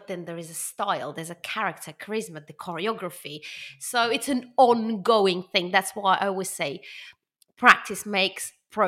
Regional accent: Russia; But as I was born in Russia and brought up, I consider myself, I think, culturally more Russian than Korean.

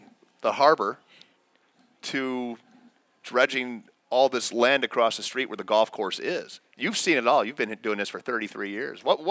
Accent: Chicago, Illinois, United States; And I grew up in Chicago, so for years and years and years, we used to come around the bend, go up to St. Joe's, and then pretty much the world stopped right at St. Joe's, right at the river.

